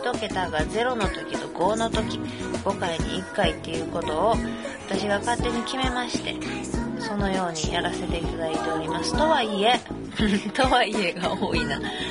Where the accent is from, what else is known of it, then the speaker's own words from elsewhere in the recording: Kobe, Hyogo, Japan; accent: Kobe dialect; 私は神戸出身で